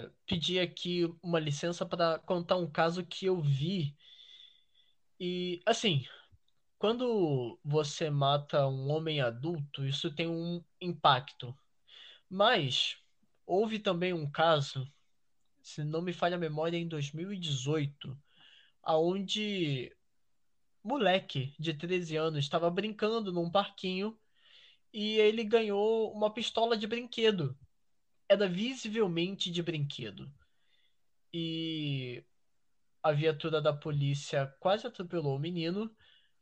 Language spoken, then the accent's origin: Portuguese; Búzios, Rio de Janeiro, Brazil; eu nasci no Rio. Minha mãe, ela morava no Morro da Mineira. Viemos para Búzios.